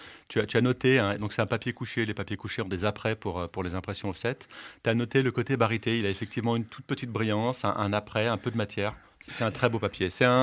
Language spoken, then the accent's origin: French; Auvergne-Rhône-Alpes, France; Je connais pas mal les Alpes, je suis savoyard. Et avant d'habiter dans le Diois, je connaissais pas le Vercors.